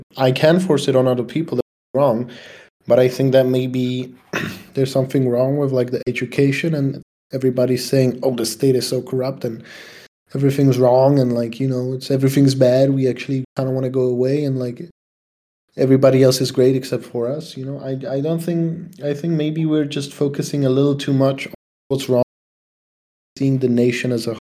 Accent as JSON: {"language": "English", "country": "Czechia", "second_language": "English", "said": "I just feel like if in my home country somebody told me that I lost my freedom and that from, like, basically if communism happened here, like the real actual communism, then I would take a broomstick and I would and I would go to the Prague Castle"}